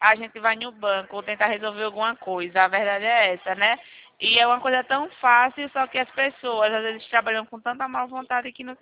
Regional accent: Maceió, Alagoas, Brazil; Sou de Maceió.

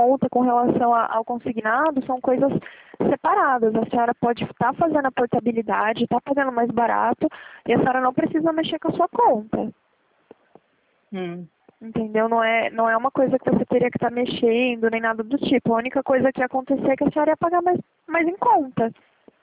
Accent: Marília, São Paulo, Brazil; eu sou aqui de Marília, né?

